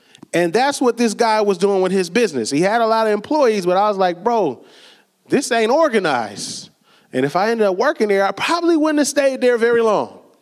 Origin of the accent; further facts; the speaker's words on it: Rainier Beach, Washington, United States; I grew up in Rainier Beach, right?